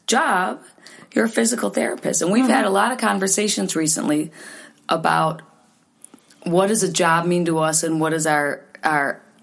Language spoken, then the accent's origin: English; Catskill, New York, United States; born there; Yeah. I was born in Catskill, New York.